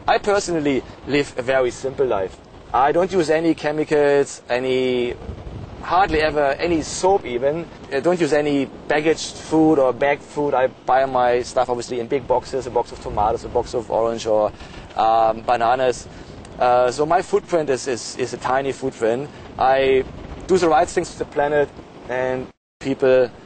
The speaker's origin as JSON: {"language": "English", "country": "Australia", "said": "from Australia."}